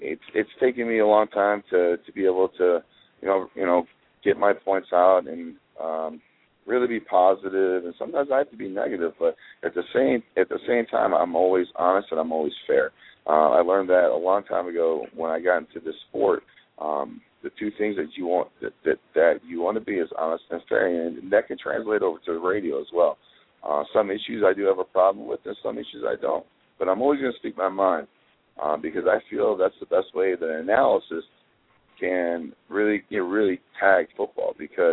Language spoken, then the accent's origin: English; Cleveland, Ohio, United States; also born or lived in Rocky River; It is crazy because I grew up in Cleveland. I grew up right by the West Side Market. And we did move to Rock River, and my parents still live there.